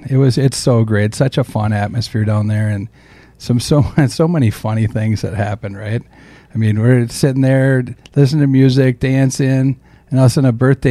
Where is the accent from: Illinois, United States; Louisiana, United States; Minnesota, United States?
Minnesota, United States; St. Paul; born and bred on St. Paul's East Side, where it was all about looking out for each other, blue-collared hard work, and telling it like it is, no BS.